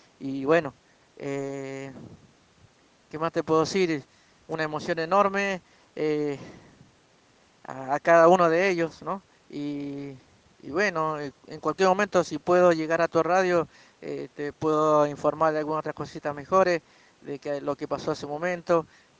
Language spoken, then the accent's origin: Spanish; Lavalle, Mendoza, Argentina; muy emocionante para los cinco excombatientes que somos del Distrito de Lavalle